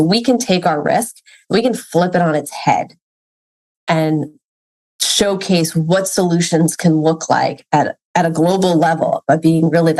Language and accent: English; New York, United States; I went to Rollins College for my undergraduate degree after growing up in New York